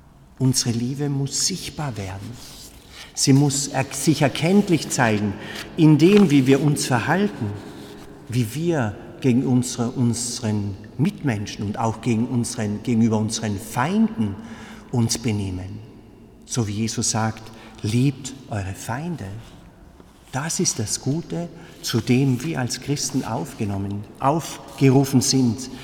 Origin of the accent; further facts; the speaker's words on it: Tyrol, Austria; bei uns in Österreich, bei uns in Tirol, uns kann eh nichts passieren